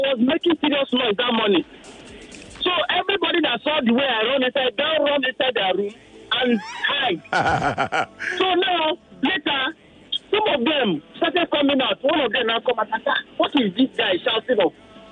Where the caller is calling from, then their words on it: Ikeja, Lagos, Nigeria; I'm calling from Ikeja.